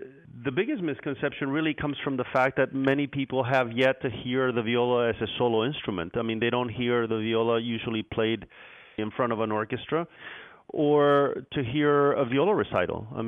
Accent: Chile; when I was growing up in Chile, actually, there were no young violists.

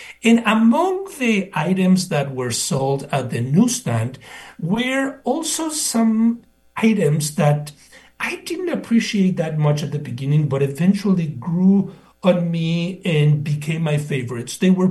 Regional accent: Mexico City, Mexico; moved away; I am an immigrant, born and raised in Mexico, specifically in the southern part of Mexico City, who came of age in the 60s and early 70s

